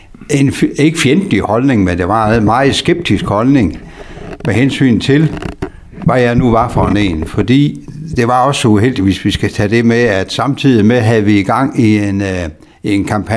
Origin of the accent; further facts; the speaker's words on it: Ribe, Region of Southern Denmark, Denmark; jeg er indvandret sydfra. Det er det mange, der gør, men det er på en rigtig side af grænsen i det her tid, jeg kommer fra Ribeområdet.